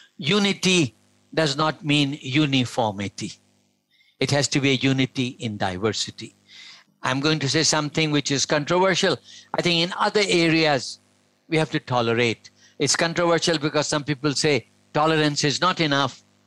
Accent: Malaysia; I'm a Malaysian. I am a Muslim. I'm a male.

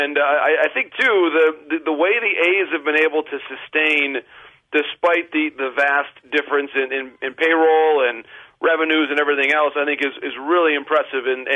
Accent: Midwest, United States; being a Midwesterner, that's probably the one that's closest to me geographically

